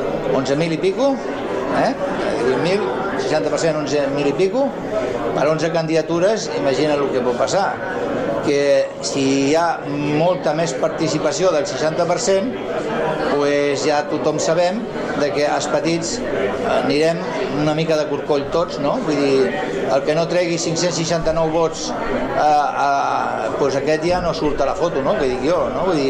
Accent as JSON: {"language": "Catalan", "town": "Sitges", "region": "Catalonia", "country": "Spain", "said": "que no som ni de dretes ni som d'esquerres, som de Sitges"}